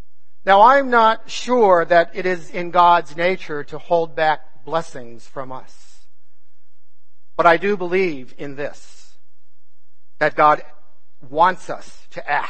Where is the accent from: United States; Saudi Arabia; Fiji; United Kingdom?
United States; Massachusetts; I was awarded a 4-year full scholarship to a college in my home state of Massachusetts.